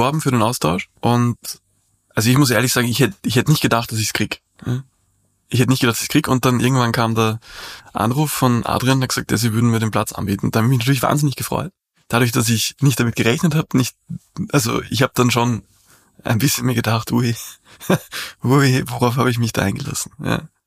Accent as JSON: {"language": "German", "region": "Vienna", "country": "Austria", "said": "ist man als Wiener nicht so gewöhnt."}